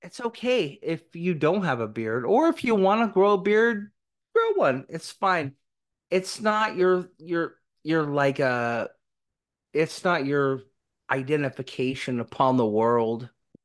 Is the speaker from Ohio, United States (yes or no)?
no; Portland, Oregon, United States; I'm so out of touch with stuff, and I'm from Portland, right?